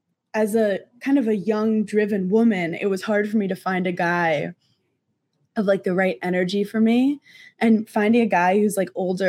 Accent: New York, United States; growing up in New York, so many of I looked up to the women who were like 38

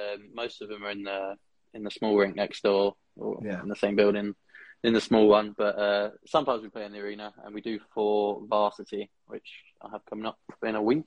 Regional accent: South East England, United Kingdom; I'm from Kent.

